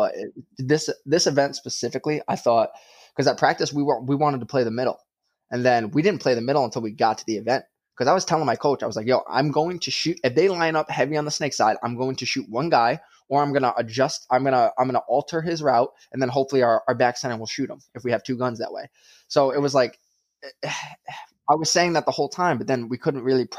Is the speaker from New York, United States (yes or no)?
yes; New York, United States; I'm from New York, man, as you guys already know, but like, that's just the way I was brought up.